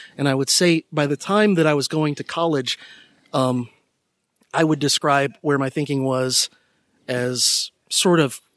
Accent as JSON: {"language": "English", "region": "Florida", "country": "United States", "tie": "born or raised there", "said": "In South Florida, in the Miami-Fort Lauderdale"}